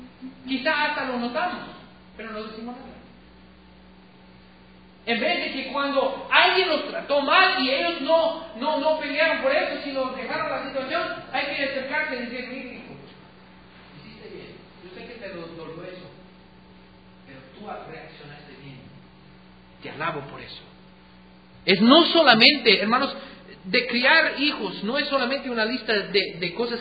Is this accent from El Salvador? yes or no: no; United States; En mi país, en los Estados Unidos, hace muchos años